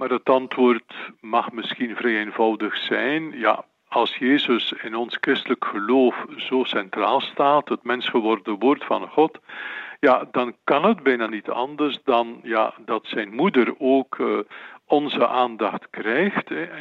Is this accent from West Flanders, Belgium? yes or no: yes; Ostend, West Flanders, Belgium; ik ben een West-Vlaming, geboren in Oostende in 1957. Dan kan men uitrekenen hoe jong ik nog ben.